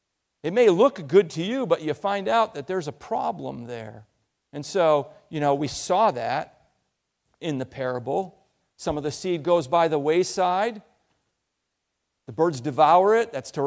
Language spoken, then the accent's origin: English; Maine, United States; we did have a garden where I grew up in Maine. It's not quite as far north as Newfoundland.